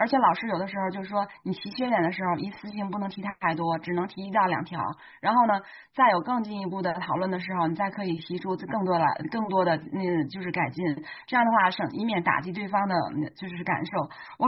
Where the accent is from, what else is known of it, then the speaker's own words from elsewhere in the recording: China; 我们中国人嘛，我们习惯上喜欢把这事情做的是大而全